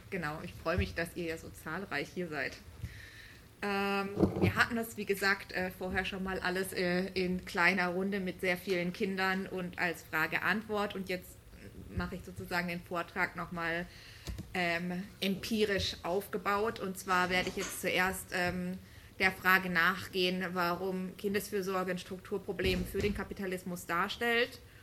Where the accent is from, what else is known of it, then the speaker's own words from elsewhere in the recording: Berlin, Germany; ich komme aus Berlin